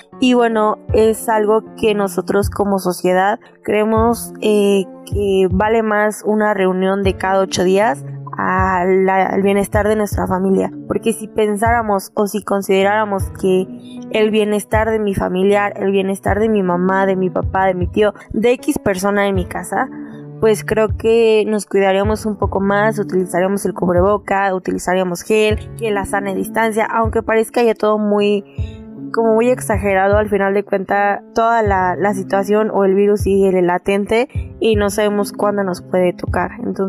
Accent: Mexico; como buen mexicano que siempre hacemos caso omiso de las indicaciones

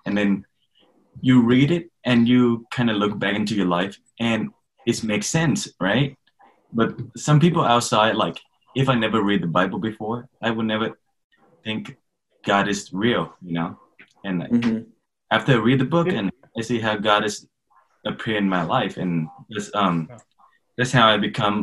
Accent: Thailand; English is a second language; moved away; I grew up in Thailand, and most, like, I would say 90% of people are believe in Buddhism. That's what they practice back home.

